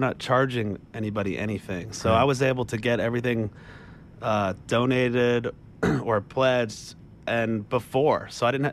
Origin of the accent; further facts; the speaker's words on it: New York, United States; Oh, Burgundy. Sorry. Excuse me. I'm from New York.